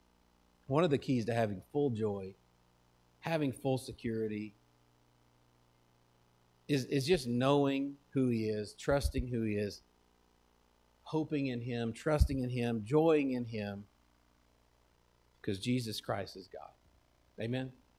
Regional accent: Texas, United States; I mean, I'm from Texas. We all carry pocket knives.

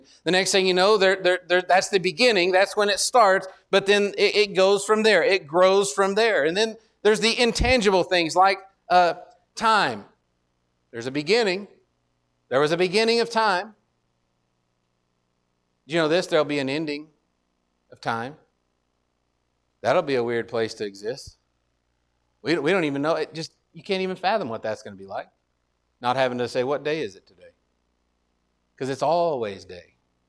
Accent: Texas, United States; I'm from Texas, so we have a different sort of English.

